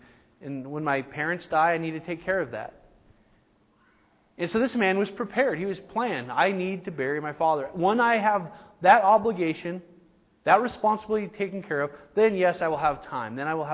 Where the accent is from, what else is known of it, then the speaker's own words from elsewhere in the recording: United States; I mean, we grew up in America, the American dream